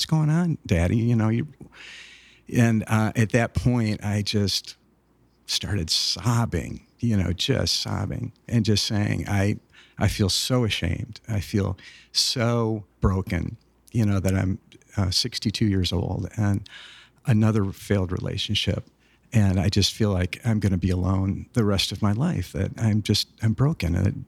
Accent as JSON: {"language": "English", "region": "Michigan", "country": "United States", "tie": "born or raised there", "also_born_or_lived": "Chicago / Portland / Atlanta / Nashville", "said": "And I grew up in Michigan. I'm a MSU Spartan, go green, and I have lived all over the country. I lived in Chicago, I lived in Portland, I lived in Atlanta, and then in Nashville."}